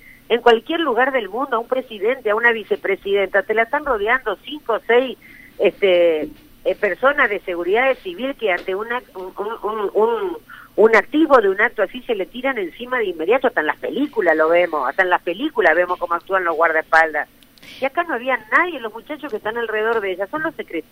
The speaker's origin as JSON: {"language": "Spanish", "country": "Argentina", "said": "me avergüenza como argentina."}